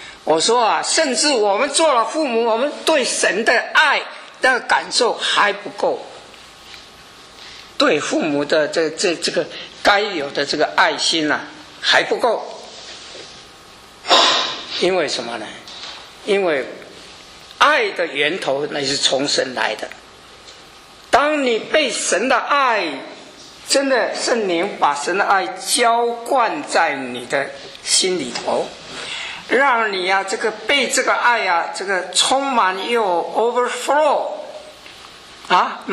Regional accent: China; 我们中国人的儿女还算不错啦

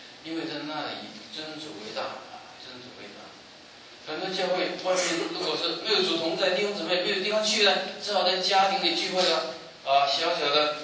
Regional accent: China; now in United States; 我们来到美国，经过10年、20年努力，各个人在物质上都丰富起来。只要你不懒惰，我们中国人每一个人都可以把房子买下。

